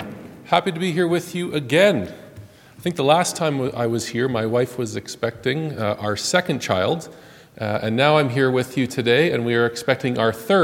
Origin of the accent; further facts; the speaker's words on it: Ontario, Canada; I have Mennonite heritage. I am one of you. I am from Niagara area originally.